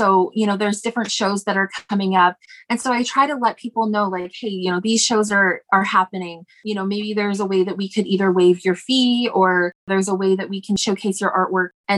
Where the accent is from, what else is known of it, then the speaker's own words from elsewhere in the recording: Nova Scotia, Canada; Growing up in Nova Scotia, it's different. It's not as mountainous. It's a lot of ocean, a lot of open space, a lot of, you know, lighthouses and brightly colored homes.